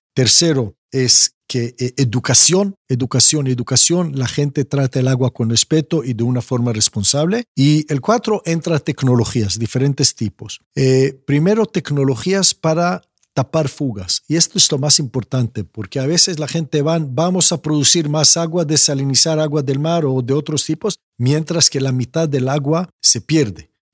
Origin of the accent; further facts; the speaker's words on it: Israel; Yo cuando crecí en Israel, en los años 70, 80, la agua fue obsesión